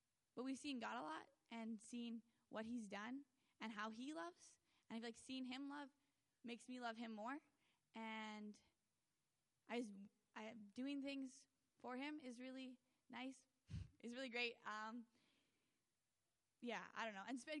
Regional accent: Westlock, Alberta, Canada; and I'm from Westlock.

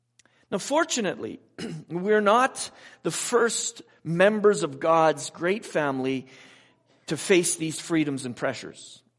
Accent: Abbotsford, British Columbia, Canada; I grew up in Abbotsford, BC, where dairy farmers dilute their bad-smelling farm stuff and pump it on the field through their irrigation systems

